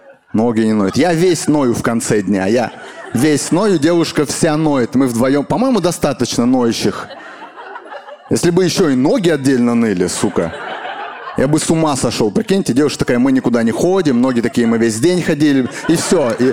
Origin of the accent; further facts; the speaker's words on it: Kazakhstan; Еще, кстати, я казах.